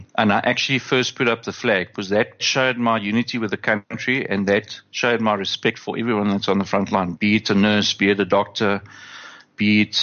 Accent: South Africa; that just inspired me as a South African to appreciate what those people were doing for me.

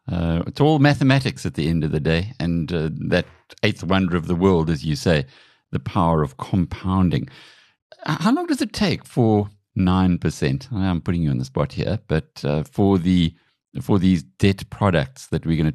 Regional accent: South Africa; As a South African in a relatively weak currency, to get that kind of hard currency input is, you don't find it every day.

